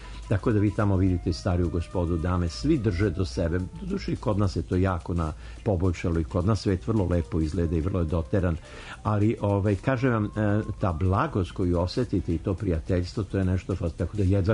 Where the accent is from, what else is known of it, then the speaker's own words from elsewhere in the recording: Belgrade, Serbia; ja sam rekao naravno iz Beograda i Srbije